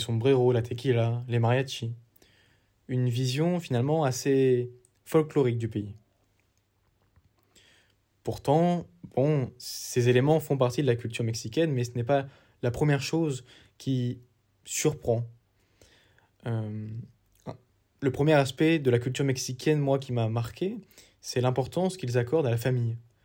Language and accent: French; France; Car en tant que Français, je suis habitué à une célébration des morts plutôt morose, sobre, triste. Là-bas, c'était tout le contraire.